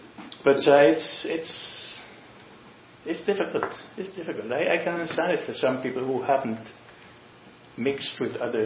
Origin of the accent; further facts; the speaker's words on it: St. Vincent & Grenadines; born there; also born or lived in Curaçao / England; Like, I was born in St. Vincent, which is, you go anyway from pure white to jet black, and everything in between. But then I lived in Curacao for about 9 years